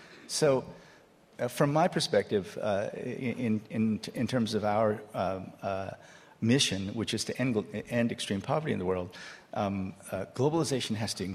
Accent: Iowa, United States; I grew up in Iowa. And in Iowa, only 10% of us went to college.

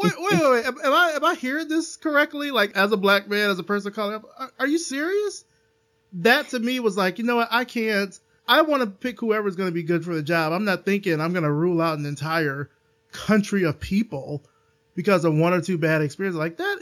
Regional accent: Alabama, United States; I'm from Alabama, but, you know.

